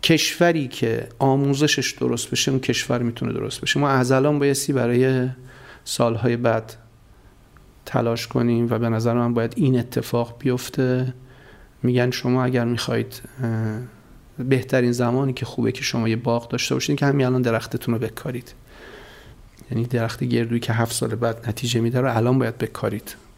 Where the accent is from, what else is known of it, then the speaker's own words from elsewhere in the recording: Iran; ما همه ایرانی هستیم، همه تقریباً عمدمون مسلمان هستیم، عمدمون شیعه هستیم